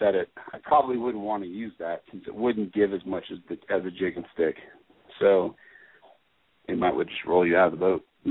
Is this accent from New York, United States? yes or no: no; Miami, Florida, United States; from Miami